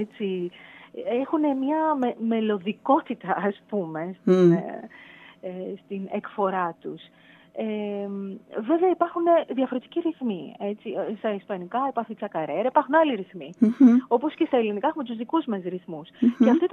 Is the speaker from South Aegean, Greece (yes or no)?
no; Crete, Greece; επειδή είμαι από την Κρήτη, κάπως η προφορά μοιάζει σε κάποιον